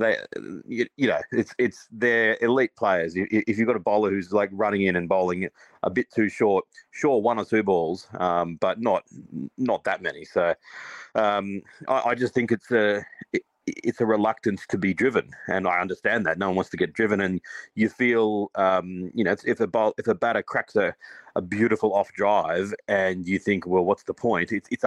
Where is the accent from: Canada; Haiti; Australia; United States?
Australia; I, as an Australian fan, would have been a lot more nervous with him in there.